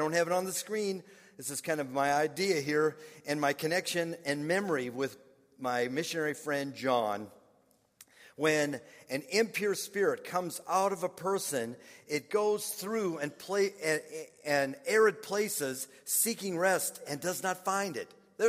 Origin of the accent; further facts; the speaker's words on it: Minneapolis, Minnesota, United States; they were from a mission group stationed in Minneapolis, Minnesota, and that was my hometown back then.